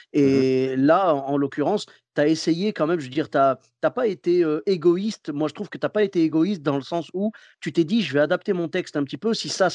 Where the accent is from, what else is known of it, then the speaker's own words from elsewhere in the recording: Clermont-Ferrand, Auvergne-Rhône-Alpes, France; now in Bordeaux, France; je ne suis pas lyonnais. Moi, je suis de Clermont-Ferrand à la base, mais j'habite à Bordeaux. Et du coup, je suis venu depuis Bordeaux.